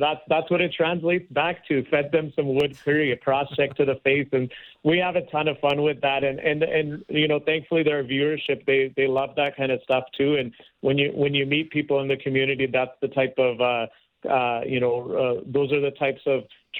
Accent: Canada; That stuff is music to my ears as a passionate hockey fan and as a Canadian.

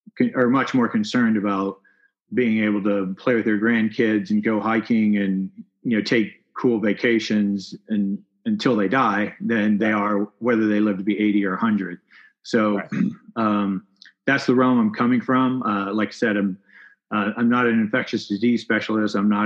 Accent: Texas, United States; I grew up in Texas, joined the military right out of high school, became a Navy SEAL

